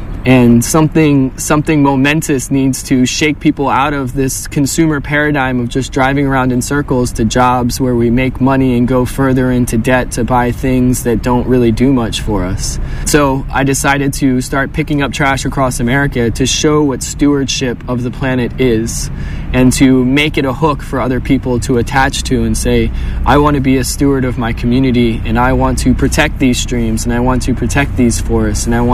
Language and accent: English; Silver Spring, Maryland, United States; I come from Silver Spring, Maryland, a suburb of D.C.